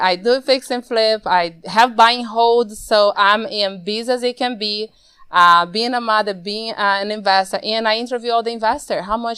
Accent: Brazil; also born or lived in New Jersey / Texas; now in United States; And I am born and raised in Brazil, been in the U.S. for a while now, and came in, started living the American, more headache than dream at the time.

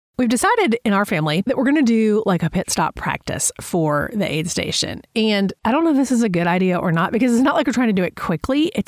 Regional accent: Atlanta, Georgia, United States; and now I'm from Atlanta, like city of Atlanta. So we're talking millions of people.

